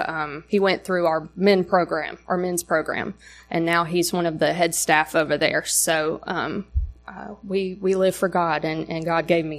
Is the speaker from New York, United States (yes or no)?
no; Troy, Alabama, United States; And I came here in 2018 from Troy, Alabama. Anybody know where that is? You do? Yeah. South Alabama is where that is.